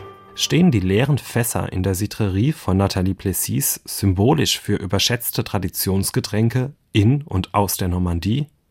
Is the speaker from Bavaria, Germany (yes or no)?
yes; Bavaria, Germany; In meiner Heimat am bayerischen Untermain wird auch schon gerne mal ein Apfelwein gereicht.